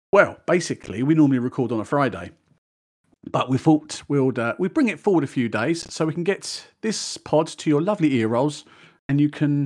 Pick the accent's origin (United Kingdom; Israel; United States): United Kingdom; And being a Brit, I'm actually watching this pay-per-view at a very reasonable hour